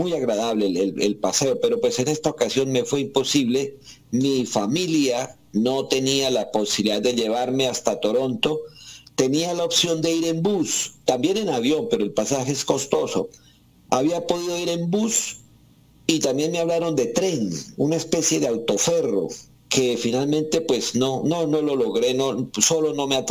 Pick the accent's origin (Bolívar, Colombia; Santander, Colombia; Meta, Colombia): Santander, Colombia; Bucaramanga; Pero me crié en el barrio Bucaramanga, don Alfonso. Yo, mi infancia, mi adolescencia y gran parte de mi vida de adulto fue en el barrio San Francisco de la ciudad de Bucaramanga.